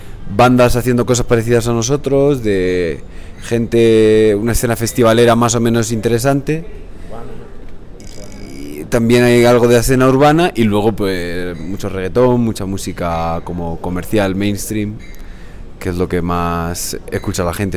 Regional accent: Cartagena, Region of Murcia, Spain; somos una banda de rock, venimos de Cartagena, España, y estamos muy felices de estar por fin en Bogotá

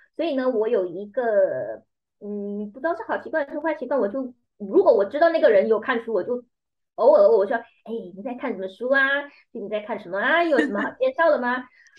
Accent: Malaysia; 在我们马来西亚人， 马来西亚人不要攻击我啊

